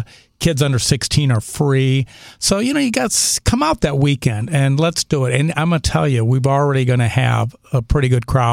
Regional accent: Indiana, United States; But, you know, I'm from Indiana, so and love Missouri. When I moved here, one of the great things, why this is such a great sports town, is I grew up a Cubs fan

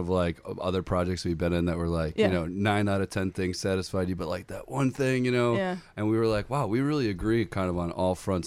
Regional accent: Clarendon Hills, Illinois, United States; I'm from Chicago suburbs, grew up in DuPage County.

